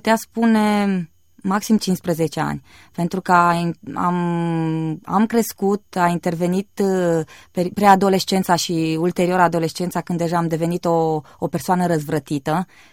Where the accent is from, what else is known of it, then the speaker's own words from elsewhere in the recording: Caransebeș, Caraș-Severin, Romania; atunci când s-a făcut o evanghelizare în oraș, sunt din Caransebeș